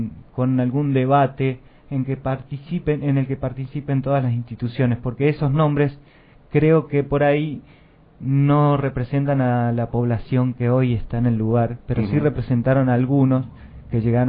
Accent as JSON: {"language": "Spanish", "town": "Santa Rosa", "region": "La Pampa", "country": "Argentina", "tie": "born or raised there", "said": "tengo invitaciones oficiales de presentarlos en La Pampa, me han mandado cartas de la intendencia de mi pueblo"}